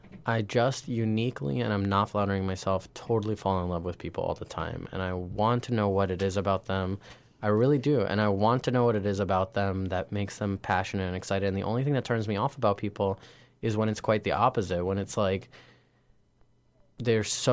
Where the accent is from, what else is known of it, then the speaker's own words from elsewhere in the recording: Queens, New York, United States; right. And so like I'm also from Queens, New York. I grew up with like a proliferation of different identities to myself.